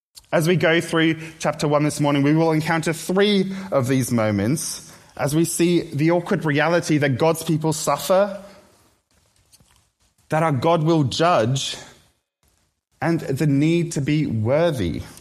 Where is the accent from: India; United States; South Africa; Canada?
South Africa; when I explained that I'm South African, her face just dropped instantly.